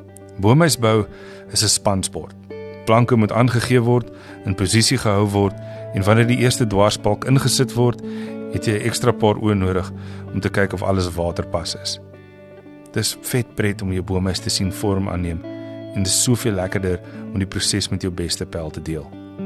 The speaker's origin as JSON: {"language": "Afrikaans", "town": "Ladysmith", "region": "KwaZulu-Natal", "country": "South Africa", "tie": "born or raised there", "said": "Ek het groot geword op Lady Smith. En een van die voordele van groot word op 'n platterlandse dorp is die groot erwe."}